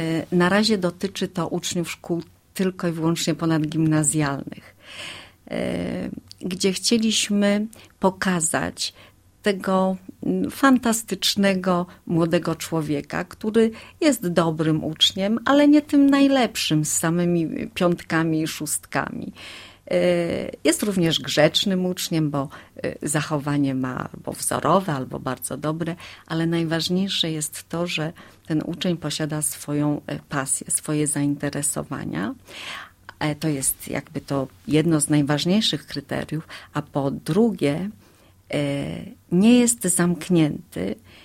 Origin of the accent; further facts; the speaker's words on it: Lower Silesian Voivodeship, Poland; My tu na Dolnym Śląsku to jesteśmy zdolni Ślązacy.